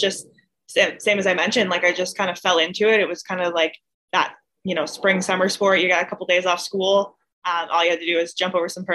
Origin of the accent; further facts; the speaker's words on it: Liverpool, Nova Scotia, Canada; And growing up in Liverpool, Nova Scotia, there wasn't a ton going on outside of school